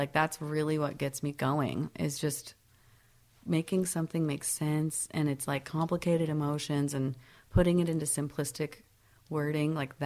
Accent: New York, United States; born there; also born or lived in Florida / Alabama; No, I was born in New York. A month later, we moved to Florida, and then... A year later, we moved to Alabama

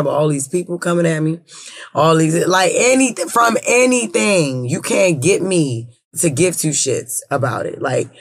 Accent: Baltimore, Maryland, United States; And then I grew up in West Baltimore City, you know, so I've seen this from a child, you know what I'm saying?

